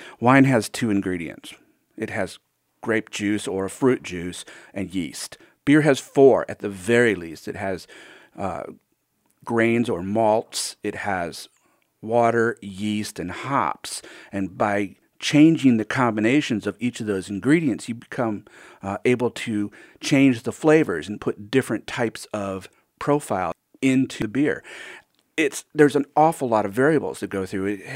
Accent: St. Louis, Missouri, United States; Well, I grew up in German neighborhoods of St. Louis, literally just a few blocks away from the original Anheuser-Busch Brewery, and in a German family.

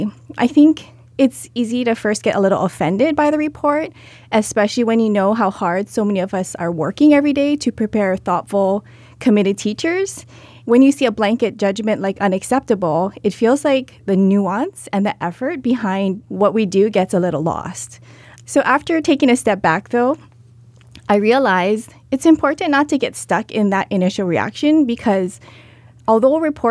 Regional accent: Hawaii, United States; because growing up in Hawaii, we don't learn the same. We're outdoors often.

